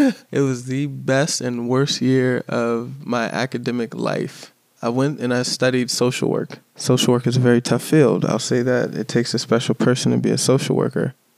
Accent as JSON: {"language": "English", "town": "Chesapeake", "region": "Virginia", "country": "United States", "tie": "born there", "said": "My birthday is October 6th, 1988. I was born in Chesapeake, Virginia."}